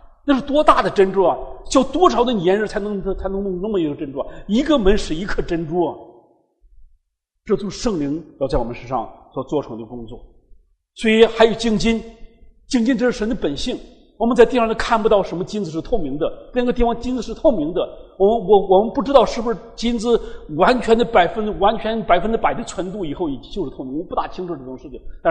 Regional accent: Shanxi, China; 像我们从山西来的，山西是煤乡啊，对吧？那个煤多的不得了。

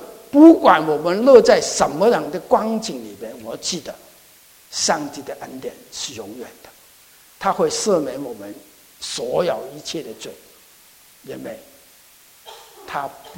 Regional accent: Guangdong, China; 我是广东人，就尖麻绿豆

